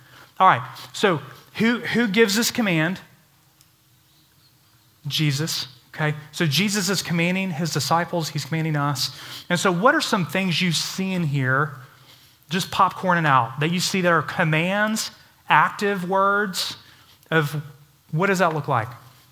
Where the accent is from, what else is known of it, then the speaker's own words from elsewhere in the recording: Dallas, Texas, United States; I grew up in Dallas.